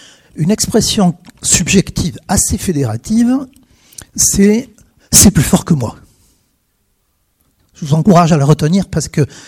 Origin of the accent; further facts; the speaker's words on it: Jonzac, Nouvelle-Aquitaine, France; je viens de Jonzac. Quand il n'y a pas de bouchon, c'est une heure de route, à mi-chemin, entre Bordeaux et La Rochelle. Une mégalopole de 3800 habitants.